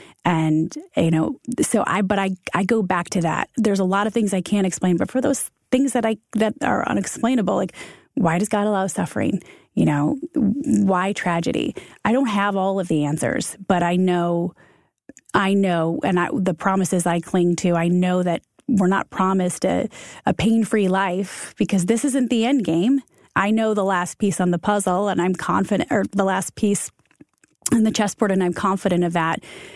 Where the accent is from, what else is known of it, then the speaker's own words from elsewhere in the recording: Michigan, United States; We're Midwest kids. I'm from Michigan.